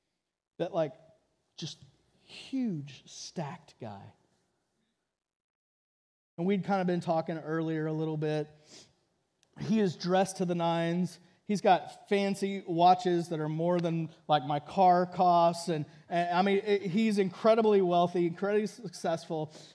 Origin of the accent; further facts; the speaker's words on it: Texas, United States; also born or lived in Oregon; I lived in Oregon for 10 years. I grew up in Texas.